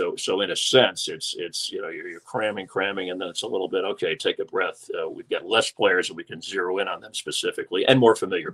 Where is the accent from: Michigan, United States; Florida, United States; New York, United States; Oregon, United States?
Florida, United States; since I'm originally from Florida. I do the Buccaneer preseason games